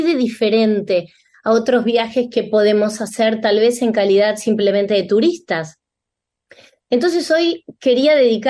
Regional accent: Argentina; estar en Buenos Aires, nuevamente en mi país

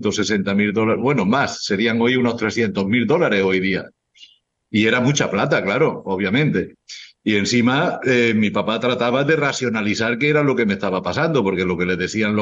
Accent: Spain; moved away; Yo salí de España muy jovencito y ellos siempre me han mantenido fuera de España. Son 97 países que llevo ahora.

